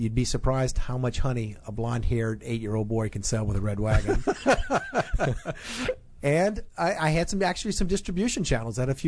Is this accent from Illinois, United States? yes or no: no; Louisiana, United States; It was quite an experience for me growing up in Louisiana with my father.